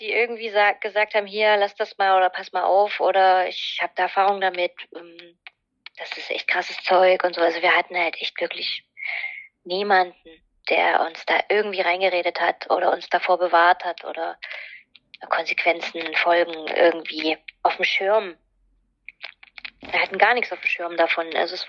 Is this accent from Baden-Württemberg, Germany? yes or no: no; Saxony, Germany; Ja, also ich komme aus Oberlausitz, genau. Also Oberlausitz ist halt so dort Dreiländereck, die Ecke da. Mhm. Und genau, bei Bautzen, ja, bin in einer Kleinstadt aufgewachsen.